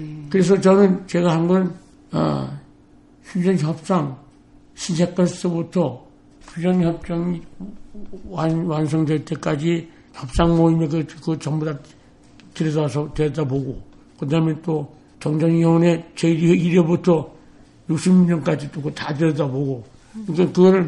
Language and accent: Korean; South Korea; 어디서 왔냐고, 한국에서 왔다니까